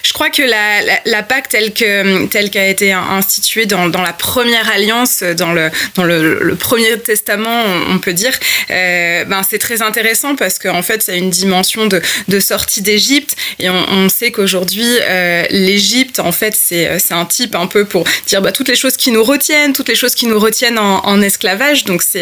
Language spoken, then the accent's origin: French; Grenoble, Auvergne-Rhône-Alpes, France; je suis grenobloise d'origine